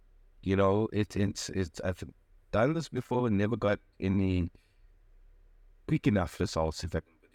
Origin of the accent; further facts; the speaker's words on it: South Africa; So I'm from South Africa, but interesting to Amy's situation, I'm actually an attorney in South Africa.